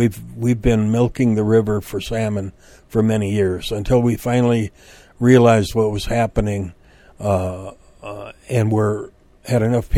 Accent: North Dakota, United States; I come from North Dakota, and we never had corn or sunflowers up where I was.

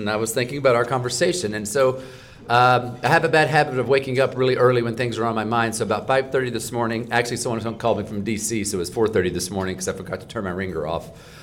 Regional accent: Texas, United States; now in Washington, United States; First of all, I'm from Texas. I live in Washington, D.C.

